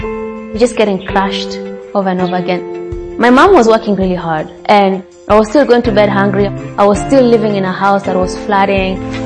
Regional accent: Mogotio, Baringo County, Kenya; I am from Mogotio, which is a small village in rural Kenya. And there isn't much of an economic activity here.

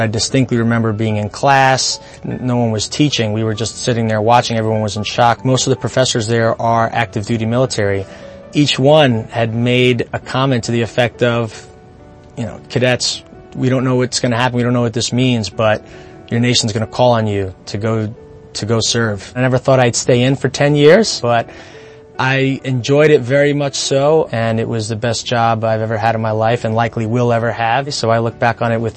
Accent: Long Island, New York, United States; Growing up on South Shore of Long Island, you know, you hear about West Point

